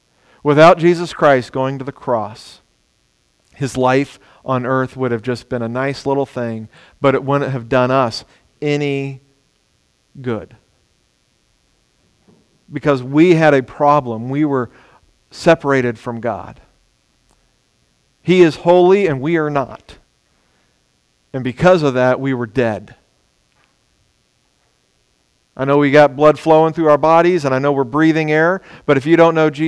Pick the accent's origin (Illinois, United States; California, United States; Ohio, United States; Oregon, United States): Ohio, United States; born there; also born or lived in Dallas; somebody in South Texas told me I was a northerner because I came from Dallas. I thought, you got no idea. I was born in Ohio.